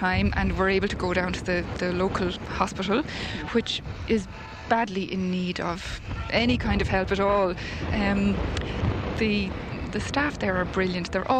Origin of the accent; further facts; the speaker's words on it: Dublin, Leinster, Ireland; now in Naas, Ireland; I'm from Dublin, living in Naas.